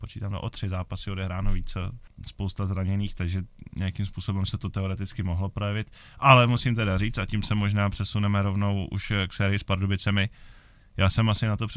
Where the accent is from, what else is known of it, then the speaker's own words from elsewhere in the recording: Ostrava, Moravian-Silesian Region, Czechia; protože jsem taky z Ostravy, tak jsem vezl autem domů do Ostravy